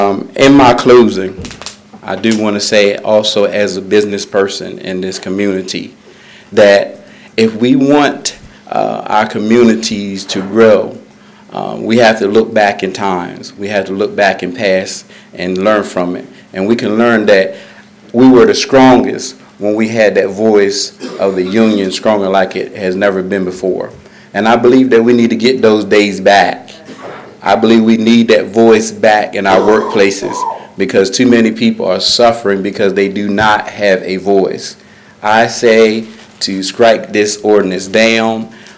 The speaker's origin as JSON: {"language": "English", "region": "Delaware", "country": "United States", "tie": "born there", "said": "I have been a member of Sussex County, well, a community member for 45 years. I was born in Nanticoke Hospital, 1973, on March the 11th."}